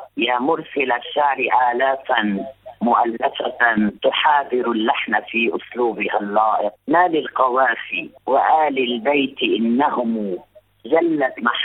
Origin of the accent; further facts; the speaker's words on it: Lebanon; هكذا الرسالة تخدم عندنا في لبنان مثلا